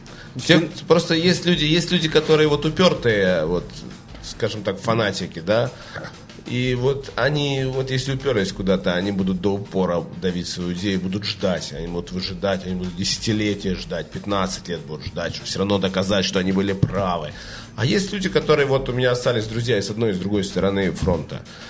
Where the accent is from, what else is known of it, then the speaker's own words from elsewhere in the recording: Kharkiv, Kharkiv Oblast, Ukraine; Я просто сам из Харькова, я родился там.